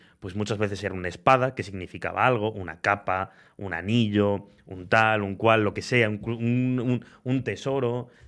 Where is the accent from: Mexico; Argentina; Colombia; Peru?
Argentina; now in Spain; Yo en segundo de la ESO, cuando fui a Argentina, que es mi tierra natal.